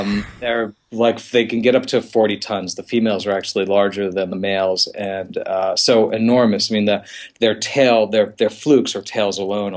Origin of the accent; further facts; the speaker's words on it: New York City, New York, United States; also born or lived in Long Island; Well, I grew up in Queens, New York City, and on Long Island, so I grew up close to the ocean.